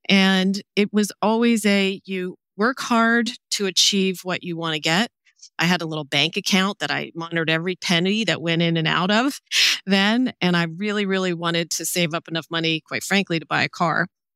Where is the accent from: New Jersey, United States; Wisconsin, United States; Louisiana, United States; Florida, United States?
New Jersey, United States; So I guess just as a quick description, I grew up in New Jersey and I was an only child, but I was part of a large Italian family, so extended large Italian family.